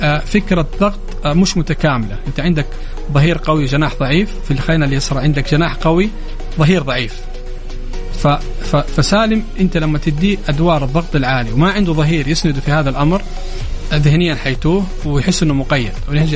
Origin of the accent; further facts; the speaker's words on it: Saudi Arabia; إحنا كمتابعين المنتخب السعودي كسعوديين متابعين المنتخب السعودي